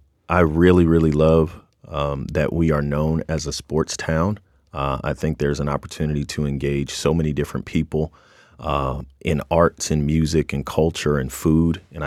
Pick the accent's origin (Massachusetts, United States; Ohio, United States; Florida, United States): Massachusetts, United States; Boston; It's like, oh, where are you from? Boston. Oh, yeah.